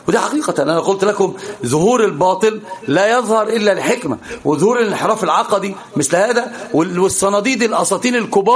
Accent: Alexandria, Alexandria Governorate, Egypt; الفشل يعني بيسموه عندنا في اسكندريه الفشار

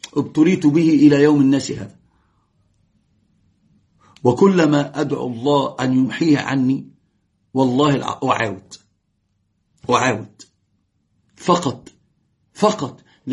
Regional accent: Egypt; accent: Egyptian; لو أحد يكلمني غير أن أنا أتكلم بلكنتي المصرية ما يعرف أنا إيش

